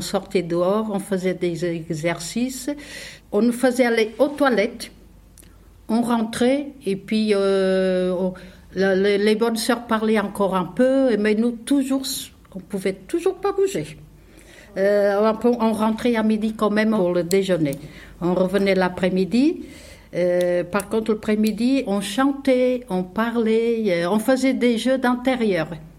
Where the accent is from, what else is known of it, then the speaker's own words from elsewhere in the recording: Portugal; moi, j'ai commencé par le jardin d'enfants. C'était chez les bonnes sœurs. Pour les parents qui n'étaient pas riches, parce que ça se passait au Portugal, pas en France.